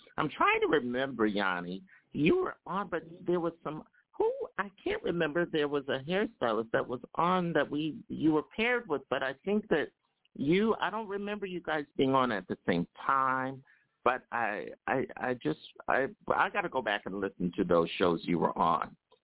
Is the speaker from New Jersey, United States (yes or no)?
yes; New Jersey, United States; also born or lived in Philadelphia / Irvington; now in New York, United States; I'm from northern New Jersey, too, even though I was born in Philly and live here in New York. I also lived in Irvington, New Jersey